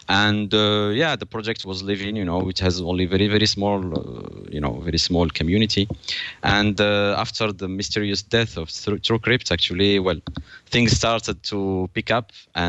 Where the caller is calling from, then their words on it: Paris, Île-de-France, France; Well, I'm speaking from Paris, in near, actually, not far from Roland Garros.